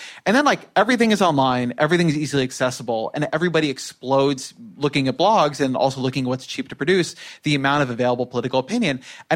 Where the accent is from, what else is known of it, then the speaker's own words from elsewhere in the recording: Irvine, California, United States; I grew up in Irvine, as I mentioned.